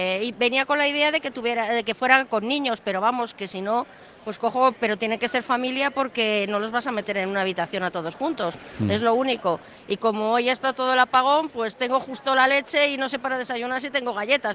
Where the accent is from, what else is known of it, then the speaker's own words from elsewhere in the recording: Madrid, Community of Madrid, Spain; Yo soy de Madrid, vivo además en el Paseo de las Delicias